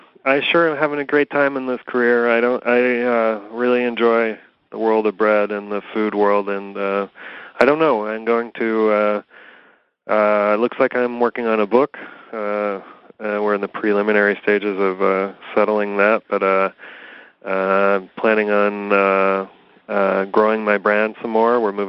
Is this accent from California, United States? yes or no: yes; Oakland, California, United States; I grew up in Oakland, and the school systems in California, public school systems, maybe they're better in some areas, but in Oakland, they certainly were basically just holding cells for the population of children.